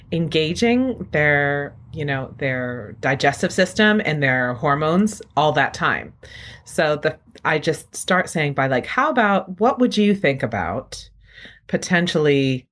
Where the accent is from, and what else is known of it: New England, United States